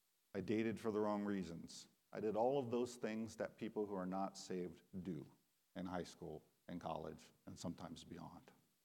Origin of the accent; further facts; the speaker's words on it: South Point, Ohio, United States; born there; I was born in South Point, Ohio. If you don't know where that is, it's the South Pole of Ohio from a latitude perspective. It is the southernmost point in Ohio.